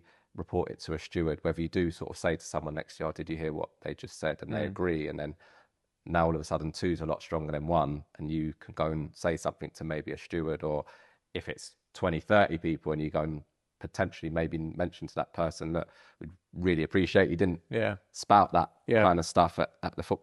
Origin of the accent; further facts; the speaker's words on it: Tottenham, London, United Kingdom; It felt to me like just growing up in Tottenham.